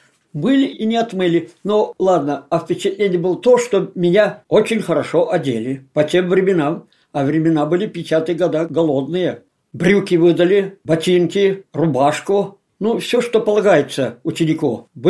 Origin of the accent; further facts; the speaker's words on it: Tatarstan, Russia; Russian is a second language; Дело в том, что я из глухой татарской деревни. Вообще я не знал русского языка. Я ничего не понимал по-русски.